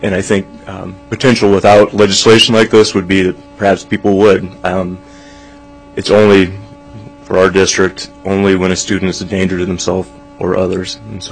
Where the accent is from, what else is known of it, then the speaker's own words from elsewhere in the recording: Soldotna, Alaska, United States; I'm from Soldotna, Alaska.